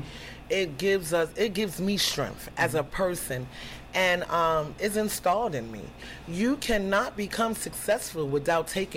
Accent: New York City, New York, United States; born there; And I was born in Harlem, Manhattan, and the saying in Harlem is, no sleep, get money.

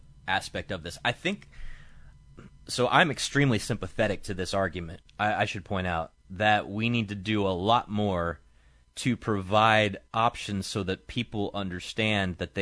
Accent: Kentucky, United States; when I grew up in Kentucky and people are like, well, we got an education problem in Kentucky.

